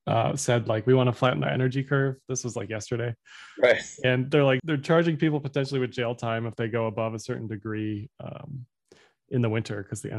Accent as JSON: {"language": "English", "region": "Michigan", "country": "United States", "said": "I just saw too, Michigan, just because I'm from Michigan, I saw this."}